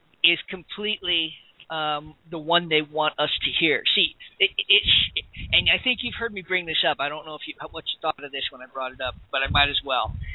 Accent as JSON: {"language": "English", "town": "Chicago", "region": "Illinois", "country": "United States", "tie": "born or raised there", "said": "But growing up in Chicago, listening to these guys on corners, watching, this is my favorite, going into a store to buy something"}